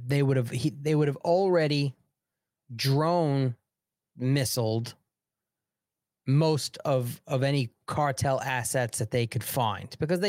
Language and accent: English; United States; me as an American, I have no desire to go to any other country right now.